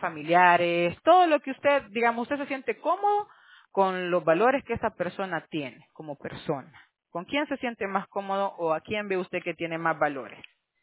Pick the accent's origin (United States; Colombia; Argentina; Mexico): United States; Como somos de Estados Unidos específicamente, no los conozco muy bien.